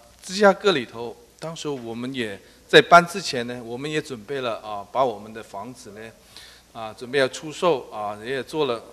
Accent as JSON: {"language": "Chinese", "region": "South China", "country": "China", "tie": "born or raised there", "said": "因为我以前从小的时候是在中国的南方长大"}